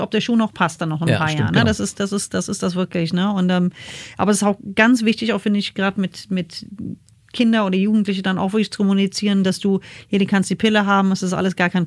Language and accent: German; New York, United States; accent: New York; German is a second language; now in Germany; Aber mein ursprünglicher erster Akzent war New York.